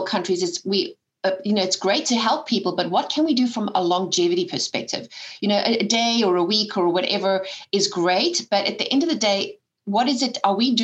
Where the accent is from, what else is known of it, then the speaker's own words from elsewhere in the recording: South Africa; you and I were born and raised in South Africa.